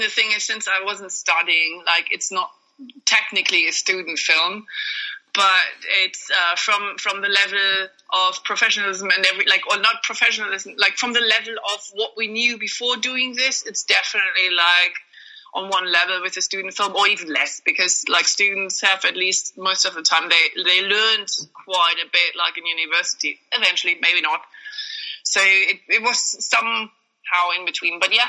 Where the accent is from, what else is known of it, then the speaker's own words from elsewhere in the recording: Germany; English is a second language; Since I'm from Germany, I kind of just shot certain scenes in Germany when I moved, when I was just on holiday for a month.